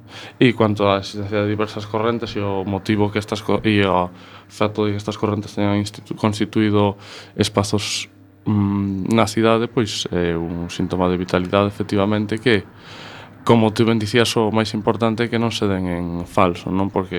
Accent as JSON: {"language": "Galician", "town": "Ferrol", "region": "Galicia", "country": "Spain", "tie": "born or raised there", "also_born_or_lived": "A Coruña", "said": "eu non vivía na Coruña naquela altura. Eu sou nacido na Coruña, pero criei-me en Ferrol."}